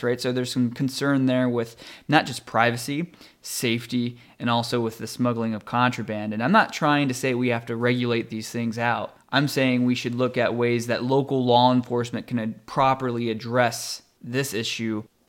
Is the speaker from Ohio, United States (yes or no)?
yes; Arlington, Ohio, United States; I grew up here in Hancock County, just south of Findlay in a small town called Arlington.